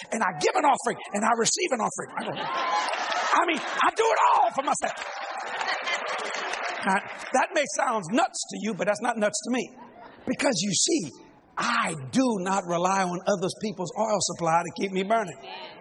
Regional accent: Louisiana, United States; I'm a Cajun.

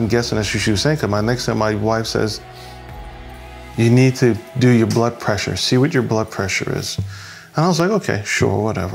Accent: Saint Thomas, U.S. Virgin Islands; we're both from St. Thomas, Virgin Islands.

